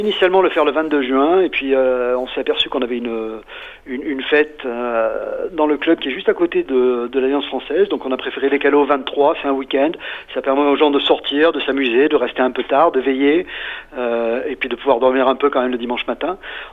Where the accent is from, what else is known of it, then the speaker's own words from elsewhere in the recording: France; now in Australia; en tant que Français